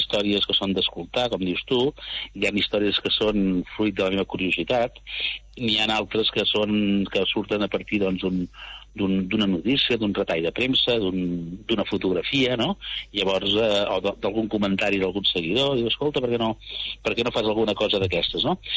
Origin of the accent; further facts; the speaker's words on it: Mataró, Catalonia, Spain; Vull dir que jo recordo de petit a Mataró